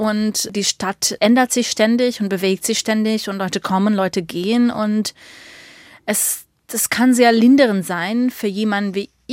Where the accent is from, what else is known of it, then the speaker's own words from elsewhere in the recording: United States; now in Germany; Und ich als Amerikanerin bin hierher gekommen und habe sofort diese Vergleiche ziehen können